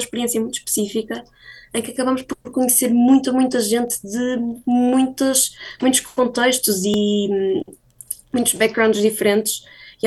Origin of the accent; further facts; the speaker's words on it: Braga, Portugal; Mas eu sou de Braga.